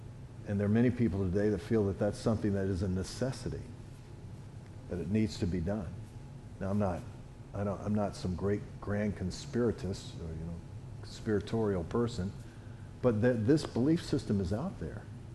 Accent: the South, United States; I was born and raised in the South, everything in the South wants to suck your blood.

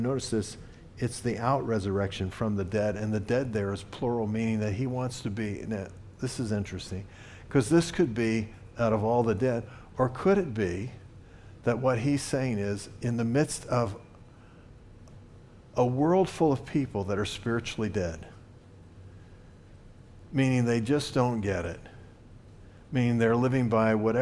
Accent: Richmond, Virginia, United States; Everybody knows I was raised in Richmond, Virginia, but my grandparents had a farm.

